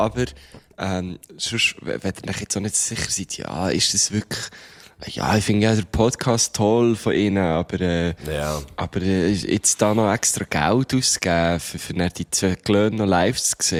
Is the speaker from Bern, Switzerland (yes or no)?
yes; Thun, Bern, Switzerland; logisch läuft es natürlich in Thun, in meiner Heimatstadt, born and raised, läuft es natürlich besser als in Zürich